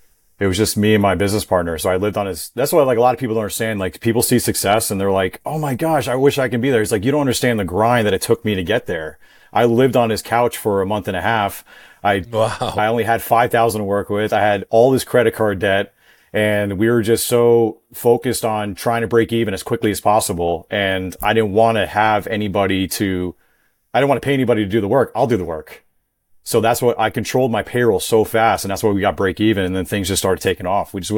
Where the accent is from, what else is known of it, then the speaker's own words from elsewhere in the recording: New York, United States; now in Tampa, United States; No. We're from New York. So we brought that hustle down here, you know?